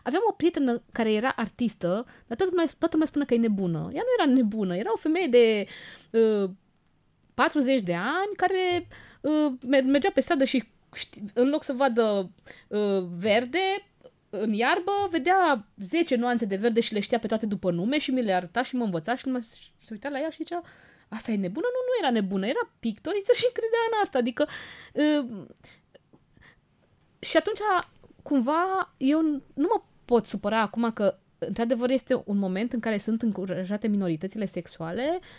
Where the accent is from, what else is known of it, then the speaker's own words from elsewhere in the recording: Târgu Mureș, Mureș County, Romania; eu am crescut în Târgu Mureș